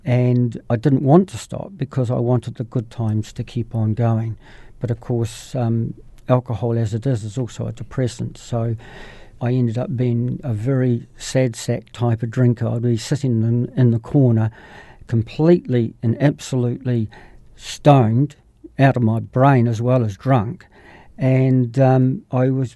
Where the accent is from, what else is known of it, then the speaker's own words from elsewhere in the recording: Christchurch, Canterbury, New Zealand; I grew up in Christchurch. I'm a Cantabrian through and through. I'm the youngest son of my family. I have one sister and three other brothers. I was born in 1954